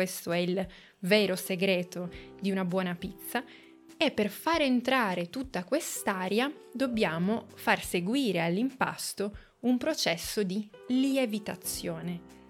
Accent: Turin, Piedmont, Italy; Poi il prossimo tipo è tipico della mia città d'origine, che è Torino, ed è la pizza al tegamino.

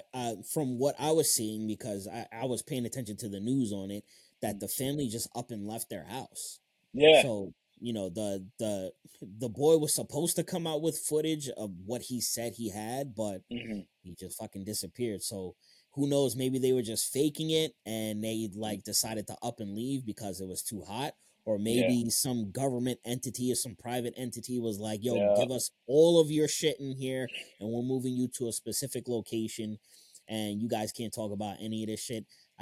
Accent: East Coast, United States; I'm from East Coast, man. I don't know shit over here.

